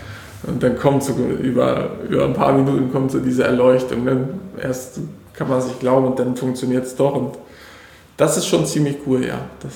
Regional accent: Graal-Müritz, Mecklenburg-Vorpommern, Germany; now in Rostock, Germany; ich bin 31 Jahre inzwischen, erschreckend. Bin ursprünglich aus Graal-Müritz, aber schon lange in Rostock, habe zwischenzeitlich in Stralsund studiert, Wirtschaftsingenieurwesen.

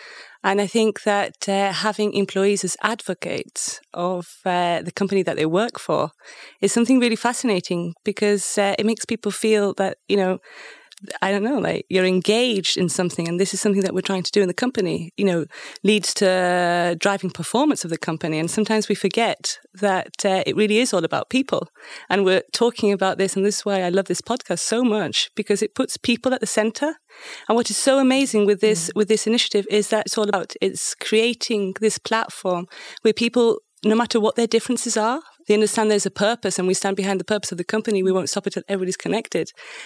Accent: Greece; now in Germany; maybe initially people might have felt fearful that I'm like foreign, I came from Greece, I'm half English, half Greek, being in the German environment.

